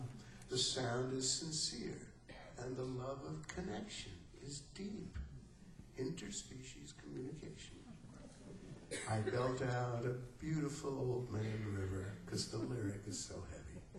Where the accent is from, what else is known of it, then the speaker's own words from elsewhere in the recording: New York, United States; I'm just a New Yorker who needs some horizon and sky just to be real.